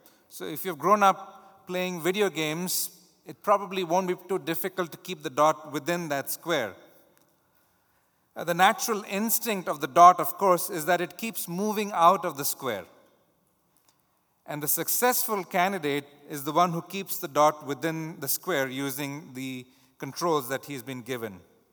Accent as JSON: {"language": "English", "country": "India", "tie": "born or raised there", "said": "I grew up in India."}